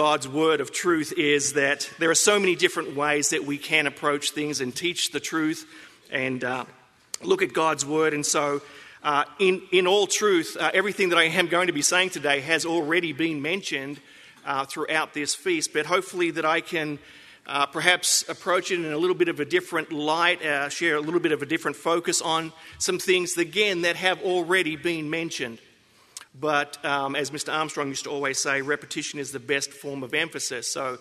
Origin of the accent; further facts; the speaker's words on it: Australia; moved away as an adult; now in United States; I am from Australia, I spent the first 23 years of my life in Australia and the last 26 years of my life in the States, most of it being in Texas